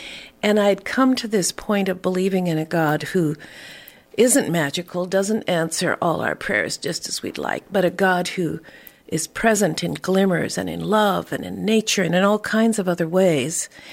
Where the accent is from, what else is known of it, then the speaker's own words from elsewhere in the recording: Bellingham, Washington, United States; a Jesus People movement that was all the rage at the time in my hometown of Bellingham.